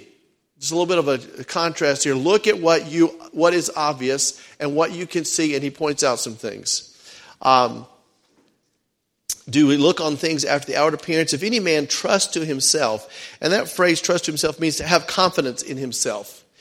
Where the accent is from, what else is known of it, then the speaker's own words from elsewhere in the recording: the South, United States; Maybe it's because I'm from the South, but I love barbecue